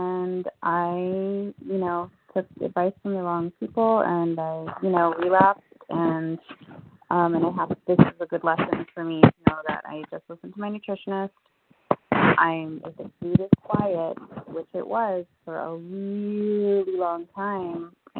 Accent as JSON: {"language": "English", "region": "California", "country": "United States", "said": "Southern California."}